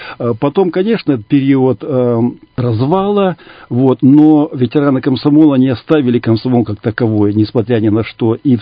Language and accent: Russian; Far East, Russia; Я с комсомолом с самого детства связан, секретарь комитета комсомола школы, это было на Дальнем Востоке, я не иркутянин, приехал сюда учиться.